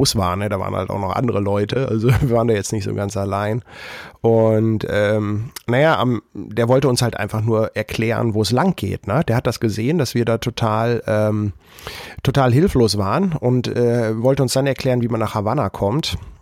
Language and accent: German; Germany; Man ist da als Deutscher schon fast ein bisschen peinlich berührt, weil man genau weiß, ich bin selber nicht so.